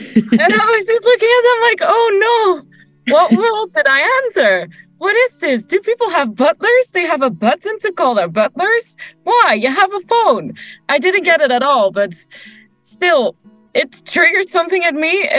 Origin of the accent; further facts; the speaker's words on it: the south, Netherlands; also born or lived in Rotterdam; I grew up in the south of the Netherlands in a very, very small village. And when I was 18, I was like, I need to leave. It's my time to shine. And I moved to the big city of Rotterdam.